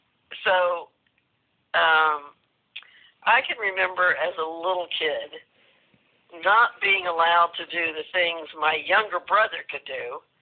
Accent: the South, United States; growing up in the South, you the big thing was to be a lady and to be a proper young lady

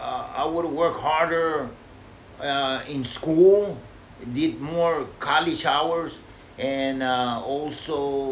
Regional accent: Texas, United States; I was from South Texas, thin-blooded person, and I was not, I was never

